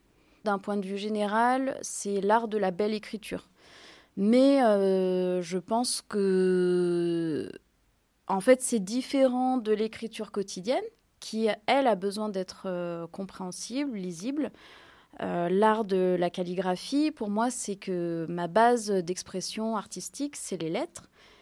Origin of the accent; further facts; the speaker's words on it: Annecy, Auvergne-Rhône-Alpes, France; now in Sarlat, France; je suis originaire d'Annecy. Je suis donc artiste calligraphe, j'habite en Dordogne, à Sarlat, dans le sud-ouest.